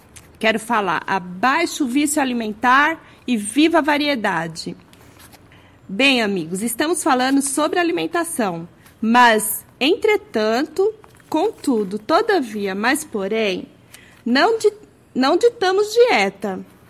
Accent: Pernambuco, Brazil; Não, eu sou de Pernambuco.

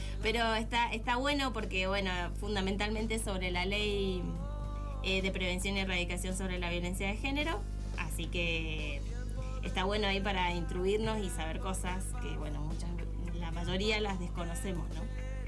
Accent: Mendoza, Argentina; Sí, vengo de Mendoza.

